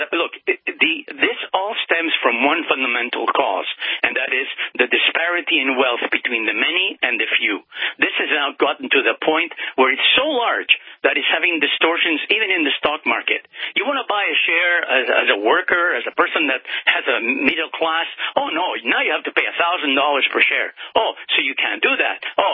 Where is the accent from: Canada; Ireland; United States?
Canada; as a Canadian, we're very helpful, very, very grateful to your president for having saved Canada